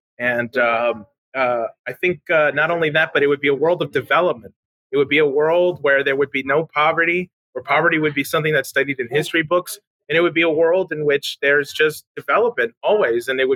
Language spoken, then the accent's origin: English; New York, United States; born there; my parents are both Salvadorian. I was born in the Bronx